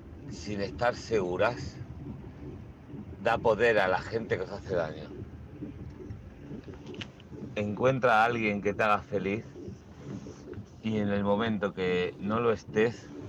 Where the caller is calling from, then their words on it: Madrid, Community of Madrid, Spain; de Madrid.